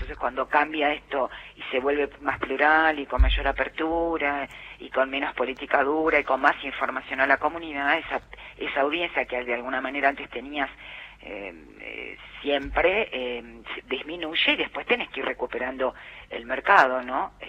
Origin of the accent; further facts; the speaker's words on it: Buenos Aires, Argentina; yo soy porteña, sé lo que es Buenos Aires